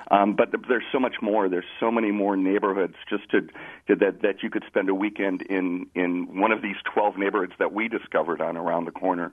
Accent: Milwaukee, Wisconsin, United States; So we have 12 neighborhoods that we have visited in my hometown of Milwaukee

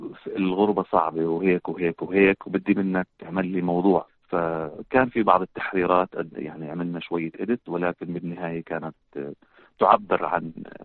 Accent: Jordan; accent: Jordanian; ليش استخدمت كلمة قديش يعني كأردني

